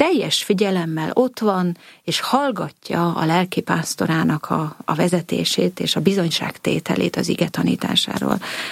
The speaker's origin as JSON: {"language": "Hungarian", "town": "Kunmadaras", "region": "Jász-Nagykun-Szolnok", "country": "Hungary", "tie": "born or raised there", "said": "Vidéken történt ez Kunmadarason, és abban az időben egy rendkívül pezsgő lelki élet volt a református közösségben, úgyhogy az én családom ennek a közösségnek a tagja"}